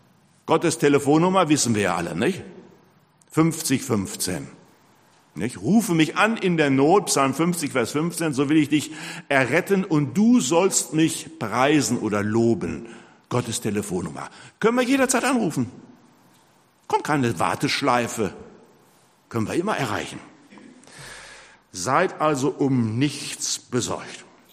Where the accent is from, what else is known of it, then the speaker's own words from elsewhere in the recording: North Rhine-Westphalia, Germany; ich komme ja aus dem Ruhrgebiet, hatten wir kaum was zu essen